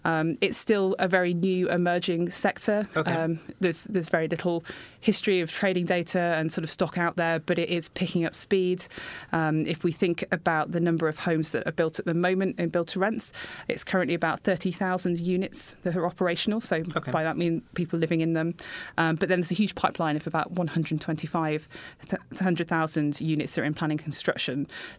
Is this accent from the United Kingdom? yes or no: yes; United Kingdom; We assumed, being British, that people would prefer to have some distance between their bedrooms.